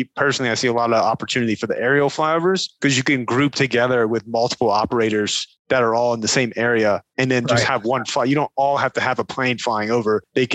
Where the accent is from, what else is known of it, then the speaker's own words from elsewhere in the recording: Louisiana, United States; Haynesville, I'm not as familiar with their pipeline capacity constraints, but I am from Louisiana, and it is significantly easier to build pipelines there than it is in the Northeast.